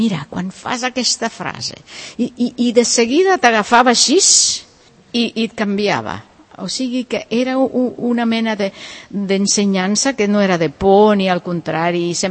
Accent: Puerto Rico; Jo era violoncelista, una noieta de Puerto Rico, que tenia talent, que havia enviat als Estats Units.

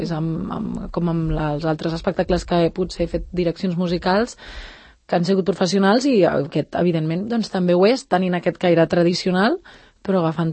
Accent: Terrassa, Catalonia, Spain; Soc terrassenca.

